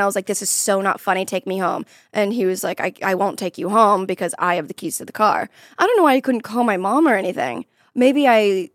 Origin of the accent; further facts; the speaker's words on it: Florida, United States; because I'm from Florida. So everything was like in a tiny little box.